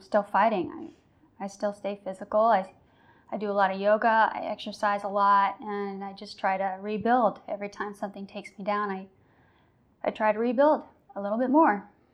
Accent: Colorado Springs, Colorado, United States; I'm from Colorado Springs, Colorado.

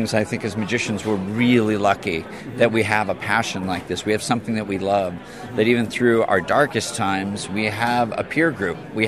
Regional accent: St. Louis, Missouri, United States; St. Louis, Missouri. Yeah, we're both from St. Louis.

